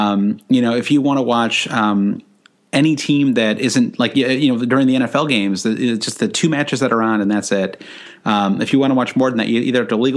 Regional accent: United States; because as an American, we actually have a better experience.

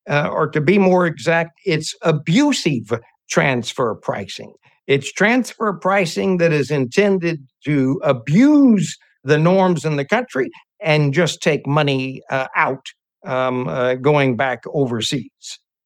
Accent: United States; But being an American, I pressed on

